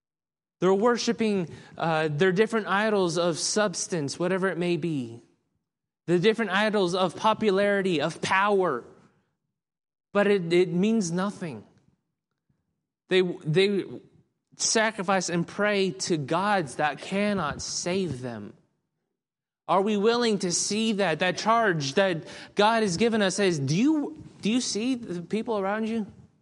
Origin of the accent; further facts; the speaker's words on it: the South, United States; Growing up in the South, my family watched a lot of football.